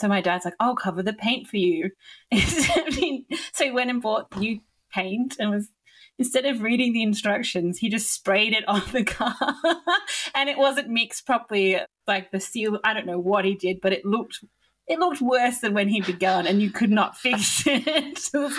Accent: Newcastle, New South Wales, Australia; So I grew up in Newcastle and we were often drive to Sydney for various reasons.

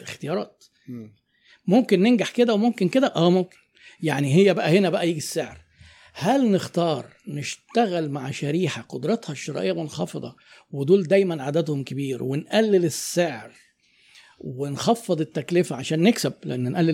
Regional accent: Egypt; احنا عندنا في مصر دي يعني القوانين قصرة في الحتة دي

